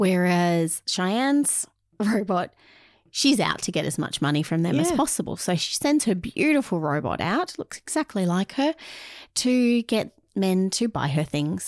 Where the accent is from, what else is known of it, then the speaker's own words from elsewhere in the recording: Australia; only because I'm Australian.